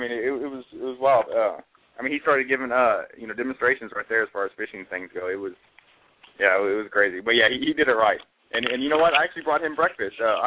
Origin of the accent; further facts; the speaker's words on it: Texas, United States; also born or lived in Fredericksburg, United States; now in Virginia Beach, United States; No, I grew up in Texas, big in the outdoors, and then I eventually joined the Marine Corps, came to Quantico, lived up there in Fredericksburg for nearly a year